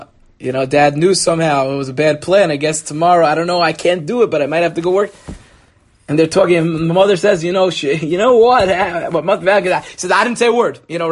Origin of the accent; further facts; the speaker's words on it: Five Towns, New York, United States; And, listen, I grew up in the Five Towns, so I'm allowed to knock on it a little bit. I know what it is. I don't just teach here and get close to you here. I grew up here myself.